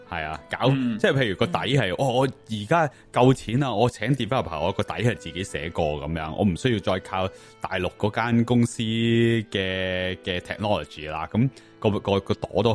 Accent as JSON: {"language": "Cantonese", "town": "Toronto", "region": "Ontario", "country": "Canada", "tie": "born or raised there", "said": "多伦多即系我喺多伦多长大啊，久唔久翻去一次多伦多"}